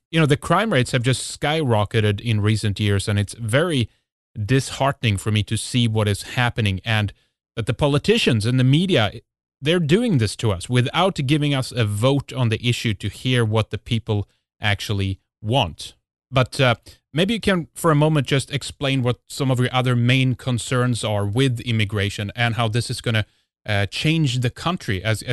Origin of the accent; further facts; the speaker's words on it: Sweden; English is a second language; I mean, I'm from Sweden. I know how bad things can get there, and I've seen our country kind of you know, plummet